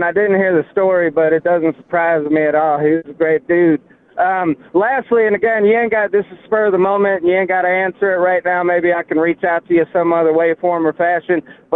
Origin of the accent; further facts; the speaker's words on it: Buffalo, New York, United States; No, don't let my accent fool you. I'm born and raised in Buffalo, New York.